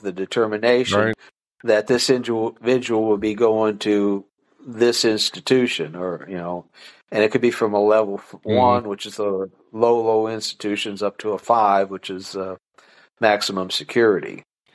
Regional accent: Ohio, United States; I was born and raised up in Northern Ohio, and in 1975, the place I was working at got laid off during the time as everything was going downhill.

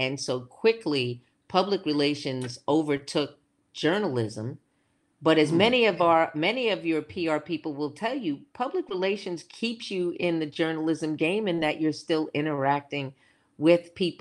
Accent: New York City, New York, United States; now in Washington, United States; I came from New York City, then to upstate New York, and then here to Chocolate City.

